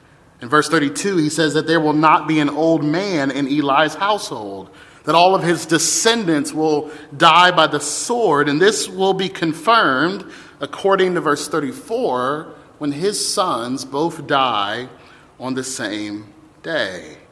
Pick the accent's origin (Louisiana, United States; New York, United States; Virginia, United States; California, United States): Louisiana, United States; As some of you know, I'm from Louisiana